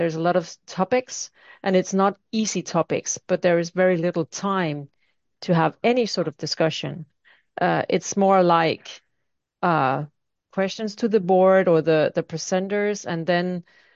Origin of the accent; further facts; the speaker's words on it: Denmark; English is a second language; coming from Denmark, English is not my native tongue